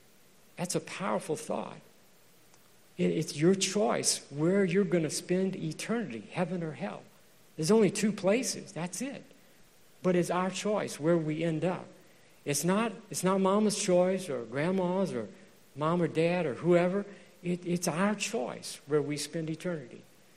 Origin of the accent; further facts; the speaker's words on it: Louisiana, United States; But anyway, because I'm from Louisiana, I can say